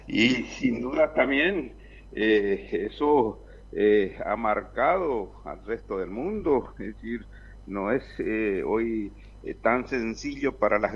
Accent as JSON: {"language": "Spanish", "country": "Argentina", "said": "eso no implica que nosotros como argentinos, como pueblos latinoamericanos, debamos dejar de luchar"}